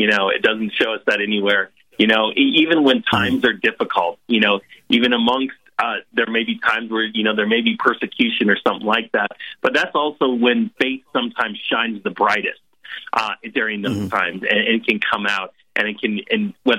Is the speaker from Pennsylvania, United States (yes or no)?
yes; Scranton, Pennsylvania, United States; I grew up in Scranton, of all things.